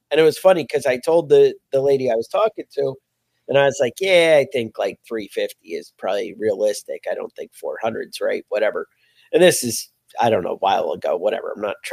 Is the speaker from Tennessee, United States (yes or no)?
no; New York, United States; That was people's consensus, I think, as a New Yorker